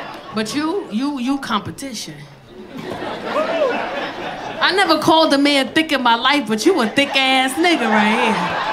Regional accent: Bronx, New York, United States; I grew up in 161st and Prospect. Yeah. What? I grew up in McKinley Projects. Right across from Forest Projects.

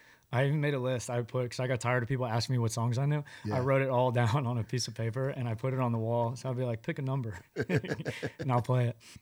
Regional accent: Florida, United States; And so that's why I grew up in Florida.

